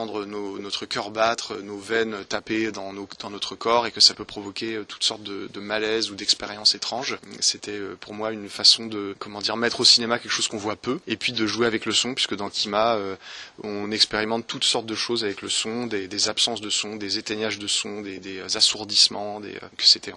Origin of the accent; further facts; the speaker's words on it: Nantes, Pays de la Loire, France; de Nantes, ma ville natale, dans un festival dans lequel j'ai grandi quand j'étais adolescent